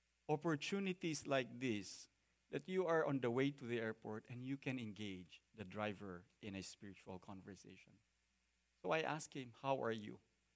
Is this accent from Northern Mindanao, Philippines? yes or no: yes; Cagayan de Oro, Northern Mindanao, Philippines; I grew up in Cagayan